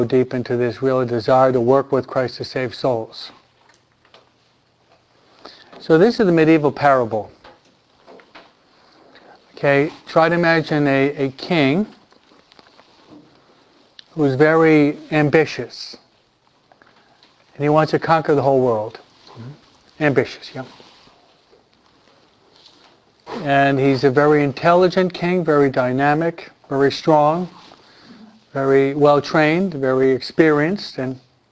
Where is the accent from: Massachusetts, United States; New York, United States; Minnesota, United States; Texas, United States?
New York, United States; especially as a New Yorker, only dummies, okay?